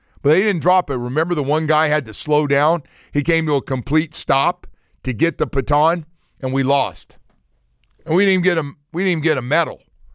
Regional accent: Okeechobee, Florida, United States; I'm from Okeechobee.

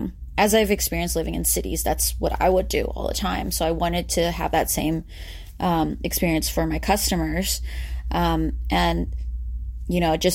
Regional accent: St. Louis, Missouri, United States; also born or lived in China; So I was born and raised here in St. Louis. I went to Ladue High School. And after graduating from college, I went to live abroad in China.

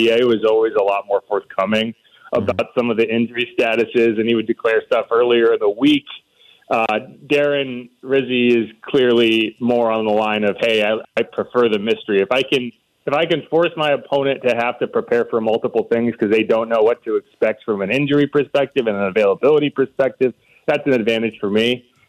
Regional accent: Connecticut, United States; also born or lived in South Carolina; I grew up in Connecticut, so

